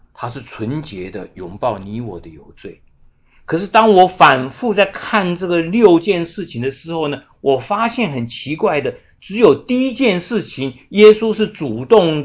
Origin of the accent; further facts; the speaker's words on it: China; 我们中国人所谓的礼尚往来。